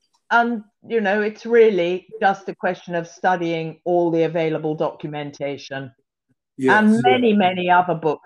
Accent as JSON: {"language": "English", "region": "England", "country": "United Kingdom", "said": "as an English woman, I've come to it without an agenda, with a different attitude."}